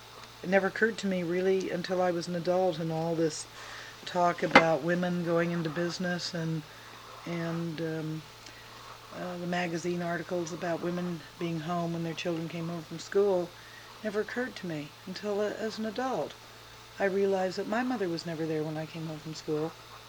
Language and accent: English; Portland, Oregon, United States; also born or lived in Salem, Oregon; I was born in Salem, Oregon, on January 10th, 1929. And I lived in Salem until I was two, and my parents moved to Portland.